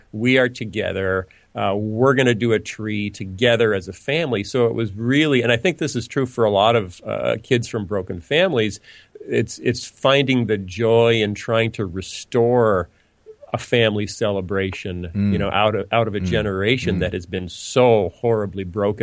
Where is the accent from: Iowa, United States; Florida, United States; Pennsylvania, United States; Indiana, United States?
Iowa, United States; now in Chicago, United States; You know, I'm in Chicago, was born and raised in Iowa.